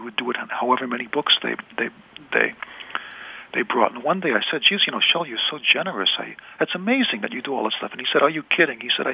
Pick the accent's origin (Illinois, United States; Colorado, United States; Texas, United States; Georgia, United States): Illinois, United States; Chicago; Well, when I was a kid growing up in Chicago, I was driving a cab